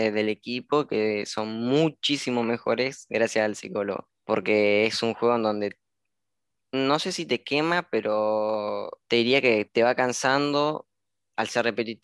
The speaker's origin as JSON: {"language": "Spanish", "town": "Concordia", "region": "Entre Ríos", "country": "Argentina", "tie": "born or raised there", "lives_now": "Concordia, Argentina", "said": "Actualmente estoy en Concordia, en mi ciudad natal."}